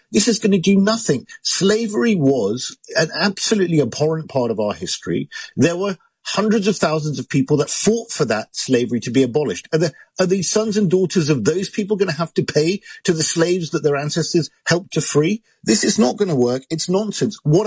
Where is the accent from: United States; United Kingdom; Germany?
United Kingdom; I mean, why on earth should I, as a British person of Pakistani descent, be paying reparations for something I had nothing